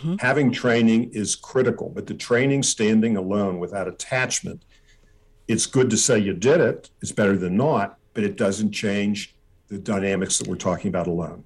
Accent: United States; I am a, in terms of ethnicity, an Eastern European Jewish person.

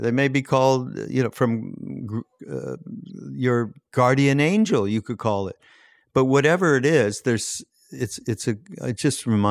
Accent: Montreal, Quebec, Canada; born or raised there

